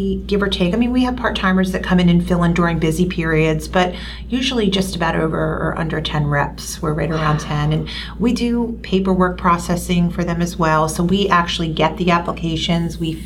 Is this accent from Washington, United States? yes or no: no; New Jersey, United States; born there; I live right here in Mercer County. I was born in Mercer County